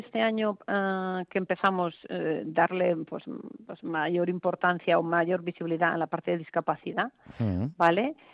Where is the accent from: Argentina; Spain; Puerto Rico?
Spain; Barcelona, Catalonia; no sé si me ha notado que soy de aquí de Barcelona